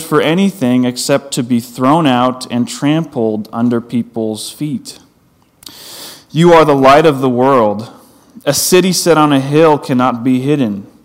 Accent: Long Island, New York, United States; I grew up in Long Island

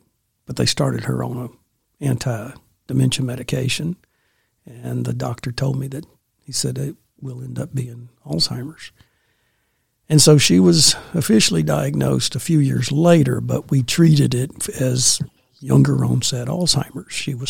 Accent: Birmingham, Alabama, United States; born there; also born or lived in Washington, D.C.; I was born here in Birmingham.

